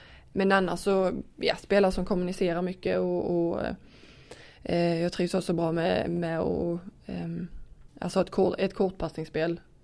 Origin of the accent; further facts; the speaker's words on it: Verum, Skåne, Sweden; visste inte riktigt var jag skulle ta vägen där hemma i Verum.